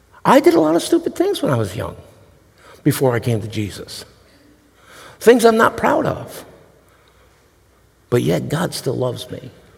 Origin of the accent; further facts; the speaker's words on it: Massachusetts, United States; back in Massachusetts. I grew up there in Western Mass.